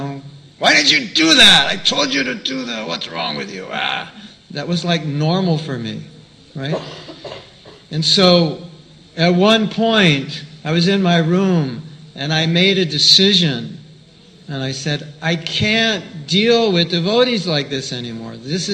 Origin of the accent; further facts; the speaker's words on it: United States; And I'm an American. So, you know, as Americans, you know, you naturally know you're better than everybody else, right?